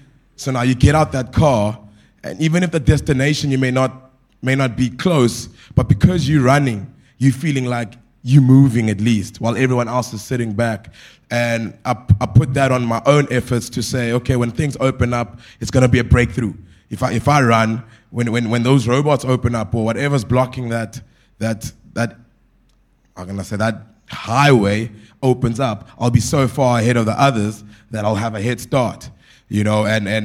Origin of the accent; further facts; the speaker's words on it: Port Elizabeth, Eastern Cape, South Africa; born there; I was born in Port Elizabeth, and I'm just going to share a bit about what we do.